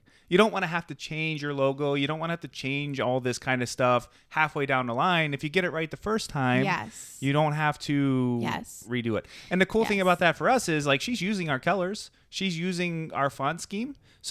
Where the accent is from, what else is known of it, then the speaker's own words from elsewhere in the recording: Pittsburgh, Pennsylvania, United States; Sorry, I'm from Pittsburgh, guys. So it's colors.